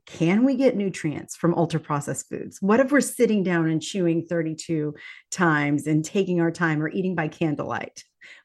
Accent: Texas, United States; We're a Texan family. We do chips and salsa.

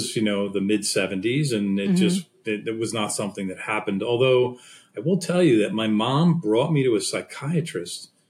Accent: Long Island, New York, United States; now in Connecticut, United States; I grew up on Long Island in New York, and so just outside of Manhattan. And I live in Connecticut, where I've lived for almost 30 years.

